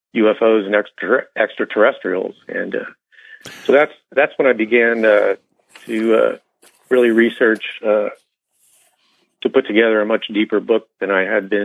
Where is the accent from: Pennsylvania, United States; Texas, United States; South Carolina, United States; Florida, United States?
Pennsylvania, United States; I had a very dramatic UFO sighting when I was a little boy in growing up in the Pennsylvania countryside